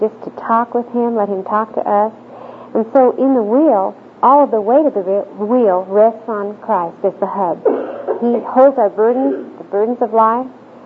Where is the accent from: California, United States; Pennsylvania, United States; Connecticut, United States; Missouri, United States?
California, United States; moved away as an adult; now in Oklahoma, United States; Actually, I'm a transplant from California, and so God gave me the opportunity to move to Oklahoma